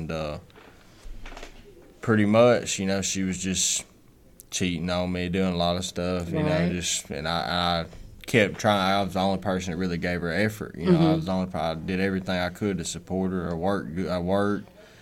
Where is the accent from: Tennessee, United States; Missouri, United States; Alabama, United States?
Alabama, United States; Muscle Shoals; I'm 22, and I'm from Muscle Shoals, Alabama.